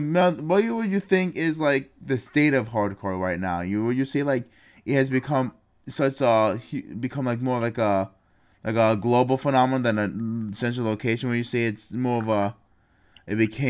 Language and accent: English; Syracuse, New York, United States; Oh yeah, believe me, I'm from Syracuse, New York, and we have tons and tons of fans that love New York hardcore in our area.